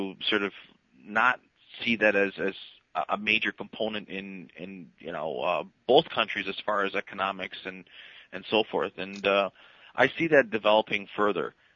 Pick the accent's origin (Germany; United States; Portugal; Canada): Canada; Actually, I'm a Canadian.